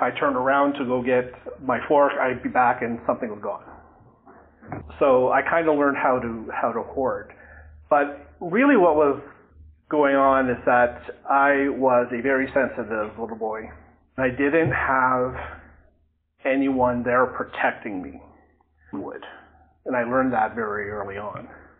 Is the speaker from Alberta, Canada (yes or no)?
no; Ottawa, Ontario, Canada; I'll mention I'm from Ottawa, Ontario.